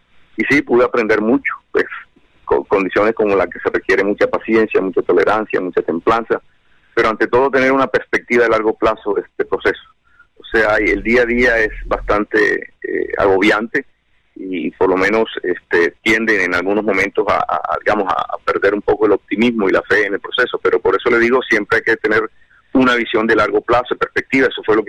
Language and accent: Spanish; Colombia; una distinción que me honra mucho como colombiano